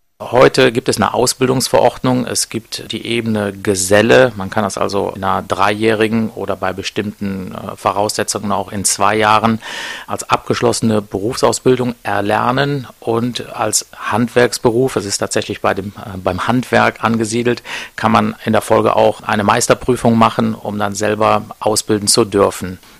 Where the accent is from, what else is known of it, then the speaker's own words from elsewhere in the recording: Siegburg, North Rhine-Westphalia, Germany; also born or lived in Munich, Germany / United States; Habe viel von der Welt sehen dürfen, durfte in München und in Amerika studieren. Bin dann aber irgendwann zurück hier in meine Heimatregion gekommen, nach Siegburg, wo mein Urgroßvater 1903 das erste Bestattungshaus gegründet hat.